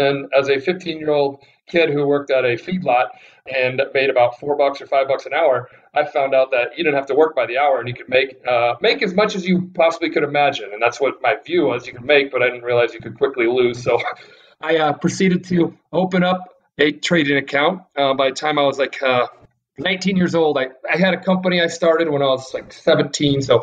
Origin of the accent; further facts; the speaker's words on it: Nebraska, United States; Well, I'm originally from Nebraska, so I grew up in the country